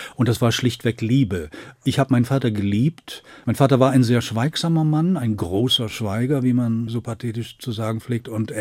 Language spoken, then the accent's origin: German; Oberhausen, North Rhine-Westphalia, Germany; now in Essen, Germany; als ich 1900, ich weiß nicht, da war ich 18, also 71 bin ich von Oberhausen nach Essen gezogen, und also in die Nachbarstadt.